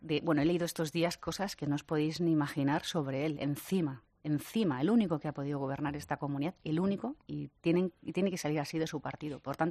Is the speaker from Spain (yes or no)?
yes; Community of Madrid, Spain; Los madrileños somos españoles por encima de todo. No somos regionalistas.